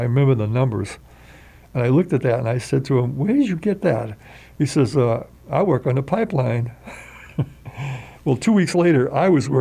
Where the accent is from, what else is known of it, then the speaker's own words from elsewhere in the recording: New Hampshire, United States; I'm from New Hampshire, and he was from New Hampshire also.